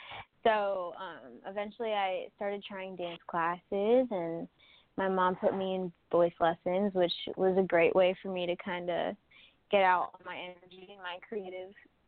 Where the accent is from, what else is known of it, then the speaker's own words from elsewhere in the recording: Boston, Massachusetts, United States; I was born in Boston, and I've lived here. I lived here all until the end of high school, and then when it came time to go to college, I started at Belmont in Nashville.